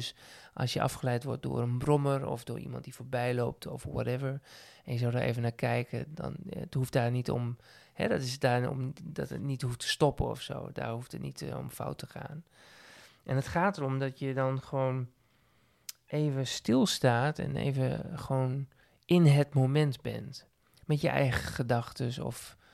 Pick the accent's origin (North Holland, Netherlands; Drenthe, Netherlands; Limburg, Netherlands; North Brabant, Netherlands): Drenthe, Netherlands; Assen; born there; vooral mijn moeder is heel vaak verhuisd binnen en rond Assen, waar ik geboren ben.